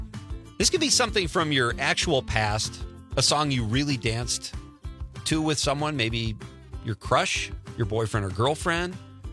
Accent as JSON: {"language": "English", "town": "Marinette", "region": "Wisconsin", "country": "United States", "tie": "born or raised there"}